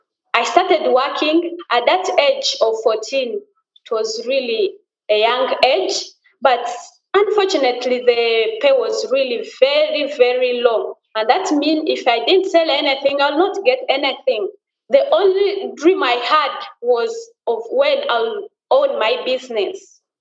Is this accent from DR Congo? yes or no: yes; DR Congo; now in Uganda; As I said, I'm a refugee in Uganda. I came to Uganda in 2010 from my home country, Congo.